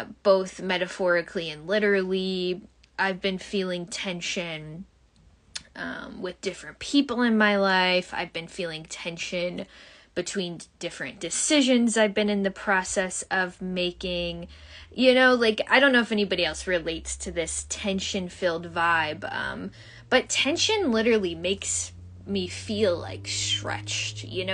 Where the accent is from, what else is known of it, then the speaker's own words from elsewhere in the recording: Chicago, Illinois, United States; accent: Chicago; My Chicago accent is having trouble with that word.